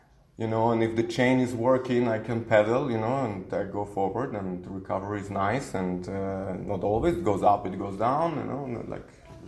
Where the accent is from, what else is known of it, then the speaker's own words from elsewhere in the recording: Malaga, Andalusia, Spain; also born or lived in Vienna, Austria; I'm born in Austria, Vienna, but we moved to Spain. I grew up in Spain, in Malaga.